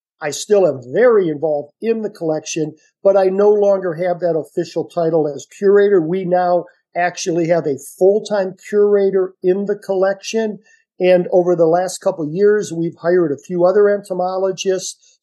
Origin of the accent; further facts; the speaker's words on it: Ohio, United States; I grew up in Ohio, so I went to Kent State University, which had a really great master's program.